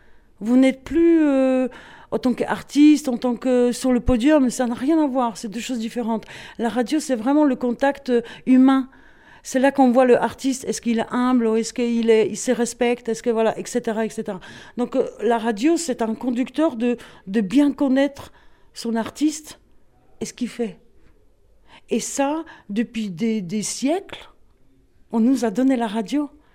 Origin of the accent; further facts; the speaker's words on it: Poland; French is a second language; On avait, chez nous en Pologne, la seule chose qui fonctionnait, c'était la radio libre.